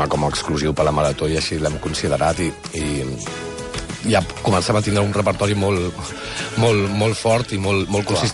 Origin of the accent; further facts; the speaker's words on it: Sant Vicenç dels Horts, Catalonia, Spain; also born or lived in Barcelona; I jo sóc de Barcelona i de Sant Vicenç dels Horts.